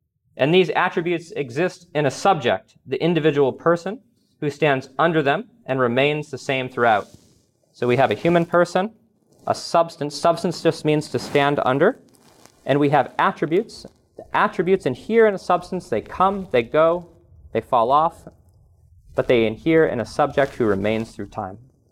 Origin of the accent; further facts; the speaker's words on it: Boston, Massachusetts, United States; so in the north, I'm from the Boston area, we call traffic circles, we call them rotaries.